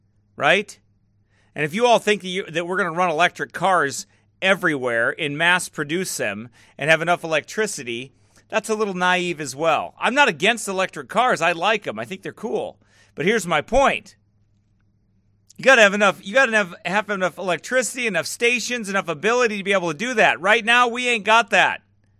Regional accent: Minneapolis, Minnesota, United States; now in St. Cloud, United States; I'm from Minneapolis, but live in St. Cloud.

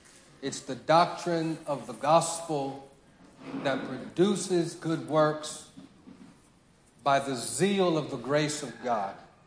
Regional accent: United States; I'm from America, but that's not as to what's important.

